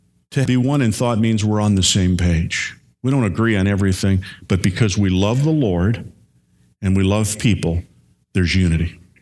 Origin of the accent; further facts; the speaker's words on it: Hammond, Indiana, United States; Just as where I grew up in Hammond, Indiana, outside of Chicago, there were churches when I was growing up